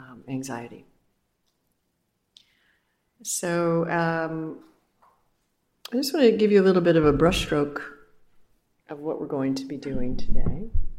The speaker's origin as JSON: {"language": "English", "region": "New York", "country": "United States", "moved": "as an adult", "said": "But I'm from New York originally. I moved to California. I jumped the ship 6 years ago. I live in Northern California"}